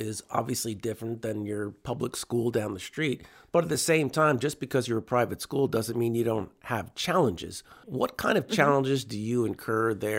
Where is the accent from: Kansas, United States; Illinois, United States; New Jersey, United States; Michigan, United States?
New Jersey, United States; I grew up in New Jersey.